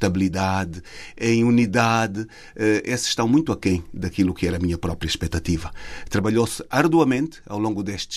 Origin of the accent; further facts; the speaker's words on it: Angola; eu quando digo nós angolanos